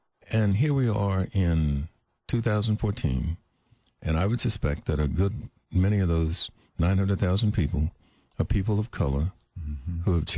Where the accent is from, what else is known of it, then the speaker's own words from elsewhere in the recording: Houston, Texas, United States; I remember growing up in Fifth Ward when we would leave Hester House and we would walk down Solo.